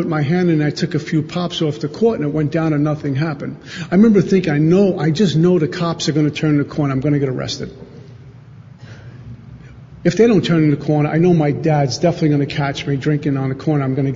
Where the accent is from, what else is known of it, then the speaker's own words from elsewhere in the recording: Brooklyn, New York, United States; They did all the things that you would do growing up in Brooklyn.